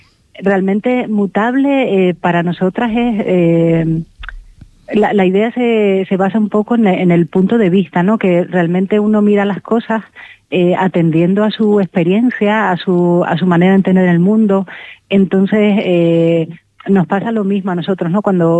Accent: Canary Islands, Spain; Yo soy de Gran Canaria.

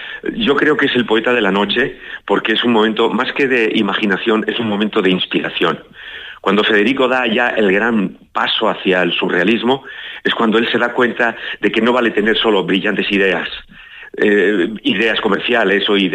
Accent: León, Castile and León, Spain; Yo soy de León, por ejemplo, y eso es más serio. Ahí están bajo 10 grados.

